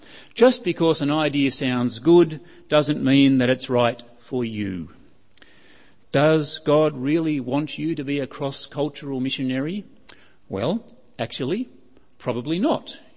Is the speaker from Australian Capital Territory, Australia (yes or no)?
yes; Canberra, Australian Capital Territory, Australia; A friend of mine in the youth group in the church that I grew up in Canberra, left school, got his first job